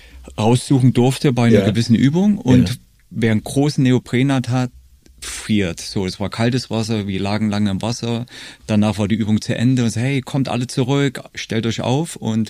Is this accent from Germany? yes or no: yes; Thuringia, Germany; Aufgewachsen in Thüringen, also damals noch in der alten DDR. Und wo ich 14 war, kam die Wende. So, ich bin also behutsam im Osten aufgewachsen, aber wusste überhaupt nichts von Gott.